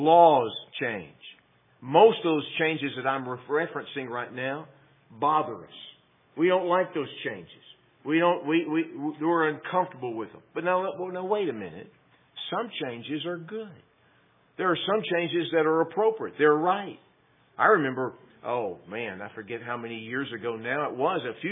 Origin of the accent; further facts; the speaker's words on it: Texas, United States; The city I grew up in back in Texas when I was a boy is not the same city I grew up in anymore.